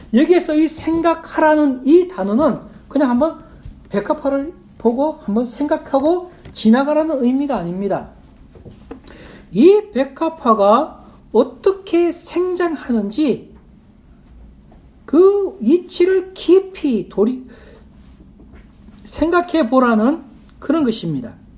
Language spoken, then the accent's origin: Korean; Gyeongsang, South Korea; 제가 경상도 사람이라서 무뚝뚝하긴 하지만